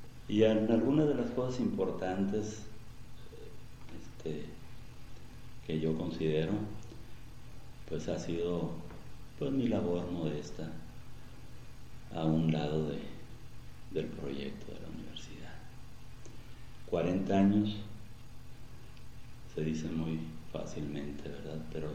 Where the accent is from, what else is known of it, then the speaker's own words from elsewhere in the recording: Mexicali, Baja California, Mexico; also born or lived in Culiacán; Bueno, yo soy originario de Culiacán, Sinaloa. Pero mis padres me trajeron aquí a la edad de 4 años. Mis primeros años los viví en el ejido Chiapas, Baja California, aquí en el Valle de Mexicali.